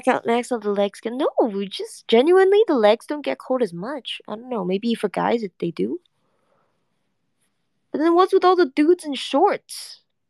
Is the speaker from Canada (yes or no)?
yes; Canada; I'm Canadian, so my excuse is that we're built different.